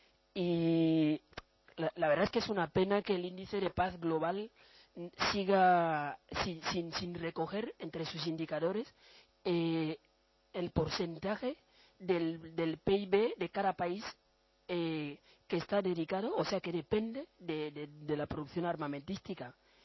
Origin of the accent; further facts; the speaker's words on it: Equatorial Guinea; Soy de Guinea Ecuatorial